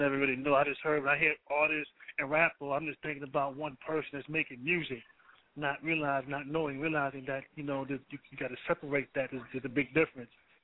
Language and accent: English; Bronx, New York, United States; You know, I'm from the Bronx, like, you know, but I want to know, man, I'm an older guy